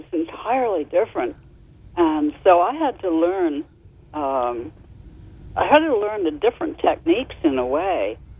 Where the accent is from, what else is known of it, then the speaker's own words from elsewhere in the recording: Boston, Massachusetts, United States; I was born in Boston. I'm a Boston rooted person.